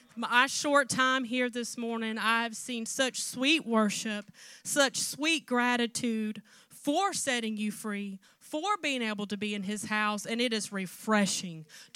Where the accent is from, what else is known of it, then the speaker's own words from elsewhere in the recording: the South, United States; We're from the South, as you can tell by the way we talk. So I was really ready for some Southern good home cooking.